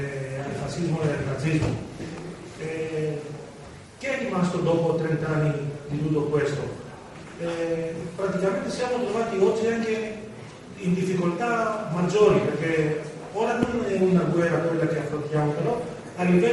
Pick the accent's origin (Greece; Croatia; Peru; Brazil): Greece; e lo dico io come greco, perché praticamente la prima battaglia di questa crisi che viviamo oggi ha cominciato nel mio paese